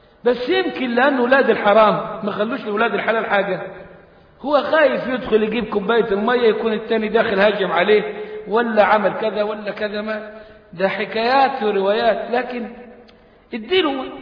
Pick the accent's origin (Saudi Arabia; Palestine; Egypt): Egypt